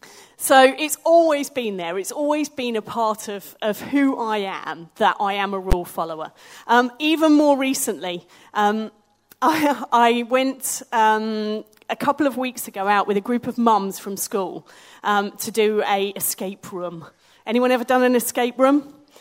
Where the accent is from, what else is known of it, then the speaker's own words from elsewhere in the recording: East of England, United Kingdom; the village where I grew up in South Cambridge.